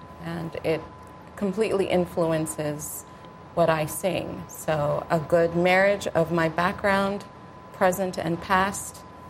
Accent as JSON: {"language": "English", "country": "United States", "tie": "born or raised there", "said": "Absolutely, and I was raised in America."}